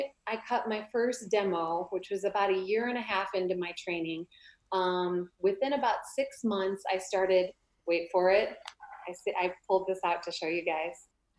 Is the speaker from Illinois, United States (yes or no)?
yes; Montgomery, Illinois, United States; I grew up in the Chicago suburbs in a town called Montgomery, and I went to Oswego High School. So a Midwestern girl at heart that after school, I went west.